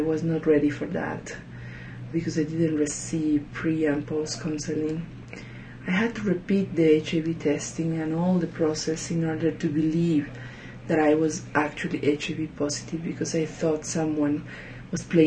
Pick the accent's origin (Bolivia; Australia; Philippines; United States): Bolivia; English is a second language; I come from Bolivia. I am an anthropologist by training.